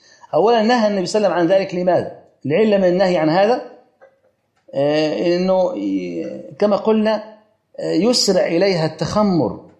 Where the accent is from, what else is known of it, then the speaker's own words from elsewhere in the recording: Upper Egypt, Egypt; هو من الشرقية وأنا من الصعيد